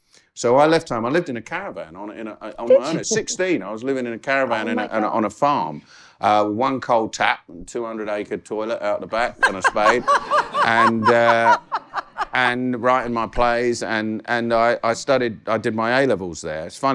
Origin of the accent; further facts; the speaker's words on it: Catford, London, United Kingdom; born there; also born or lived in Guildford; We moved to Guildford in 1968. I was born in Catford, but my father, who is a refugee